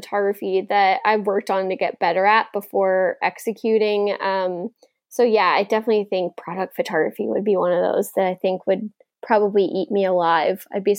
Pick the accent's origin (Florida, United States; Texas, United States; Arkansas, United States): Texas, United States; I mean, growing up in Texas, we didn't have water. So I'm always wanting to be by the water.